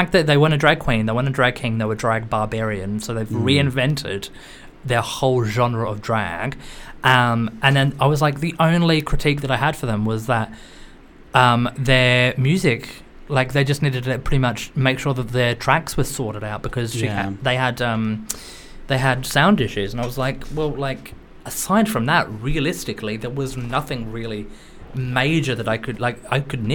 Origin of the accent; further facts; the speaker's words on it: Australia; I'm Australian.